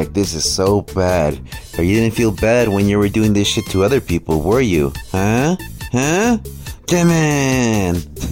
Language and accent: English; United States; even though I'm American, I don't suffer from that fucking disease